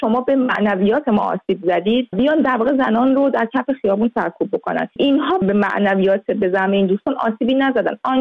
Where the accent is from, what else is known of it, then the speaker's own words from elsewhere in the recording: Iran; من هم از ایرانم اومدم